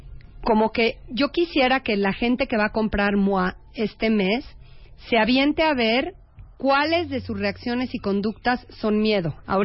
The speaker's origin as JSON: {"language": "Spanish", "country": "Mexico", "said": "No, yo soy muy sí, de México"}